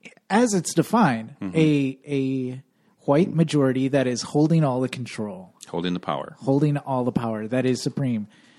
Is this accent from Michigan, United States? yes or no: yes; Michigan, United States; I grew up in a rural town of Michigan with 95% white people.